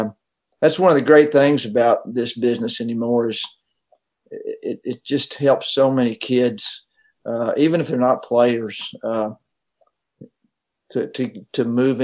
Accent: Knoxville, Tennessee, United States; Well, I grew up in Knoxville. My dad was a sports writer for the Knoxville Journal

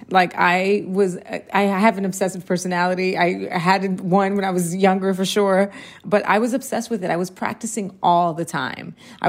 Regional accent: Puerto Rico; my father's Black American, my mom is Puerto Rican, and I grew up in Puerto Rico for about 6 years in the formative years. So when I was 9 to 15, so I know, I speak the language.

